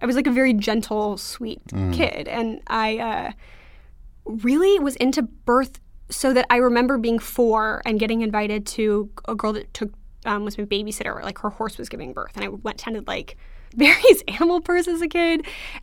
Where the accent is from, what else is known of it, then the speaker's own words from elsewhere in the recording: California, United States; My parents are not very hippie. I grew up in Orange County.